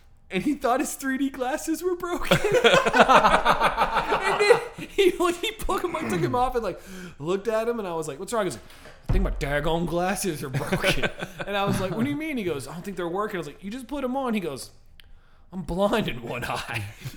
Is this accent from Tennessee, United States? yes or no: yes; Tennessee, United States; Yeah. I mean, I'm from Tennessee, so I don't know much about Ireland.